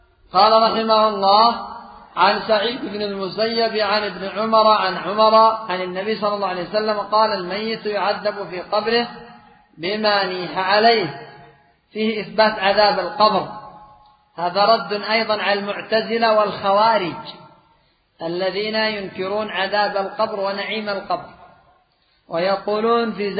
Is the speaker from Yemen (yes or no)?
yes; Yemen; مذهب الأشاعرة عندنا في اليمن أيضا مجموعة